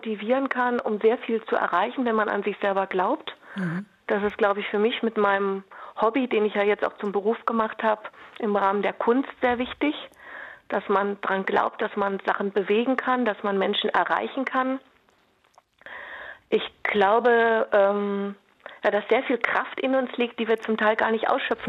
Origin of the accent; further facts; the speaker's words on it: North Rhine-Westphalia, Germany; wir kommen aus dem Ruhrgebiet, mein Opa Bergmann, mein Onkel auch unter Tage gearbeitet, mein Vater Schweißer.